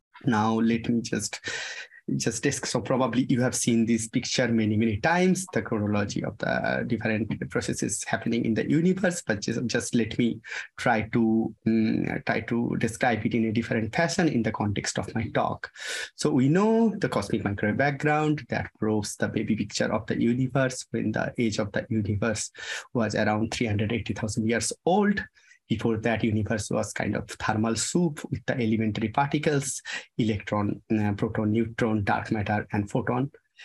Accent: India; English is a second language; now in Ithaca, United States; the weather change between Ithaca and my hometown in India.

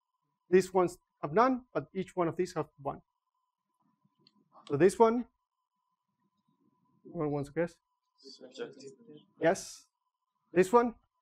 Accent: Argentina; I'm from Argentina.

